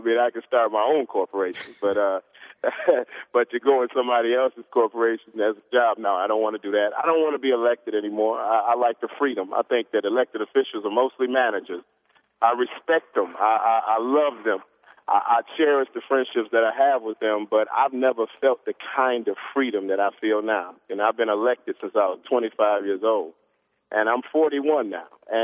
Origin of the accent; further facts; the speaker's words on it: Detroit, Michigan, United States; Because I grew up in Detroit where Coleman Alexander Young, the first African American mayor of Detroit, he won in 1973. And, you know, I was born in 1970.